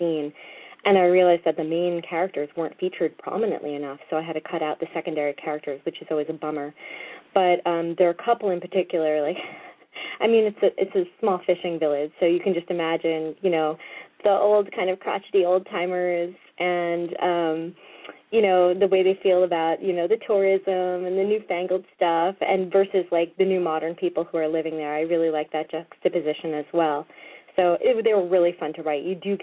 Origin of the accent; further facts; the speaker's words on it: New England, United States; I'm from New England, and I actually lived and worked myself on Cape Cod when I was a student